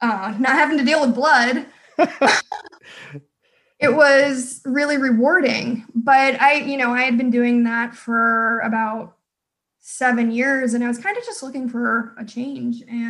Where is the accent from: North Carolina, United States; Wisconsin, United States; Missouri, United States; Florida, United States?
Florida, United States; I'm originally from Florida.